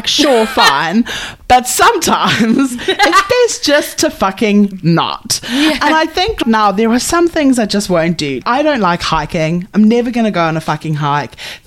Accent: South Africa; There are a lot of plus size people in sort of South Africa where I grew up and stuff like that.

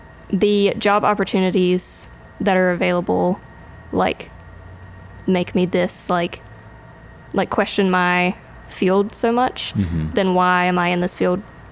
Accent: Lenoir, North Carolina, United States; Yeah, so I am originally from Lenoir, North Carolina, which is a very small town. No one ever knows where Lenoir is when I say that's where I'm from.

